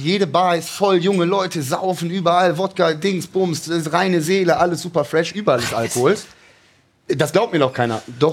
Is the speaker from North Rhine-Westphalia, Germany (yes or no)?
yes; Cologne, North Rhine-Westphalia, Germany; bin nach Hause nach Köln gezogen. Also wieder in meine Heimatstadt Köln gezogen.